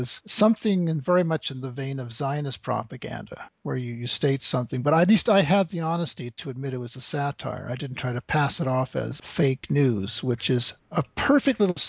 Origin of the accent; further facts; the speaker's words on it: Canada; I'm a Canadian journalist.